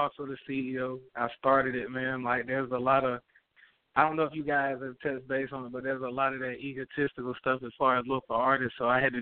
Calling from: North Carolina, United States; I'm calling from North Carolina.

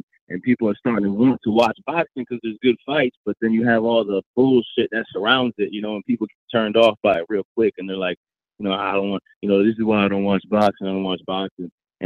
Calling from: Orlando, Florida, United States; I'm calling from Florida, man, out of Orlando, Florida, man.

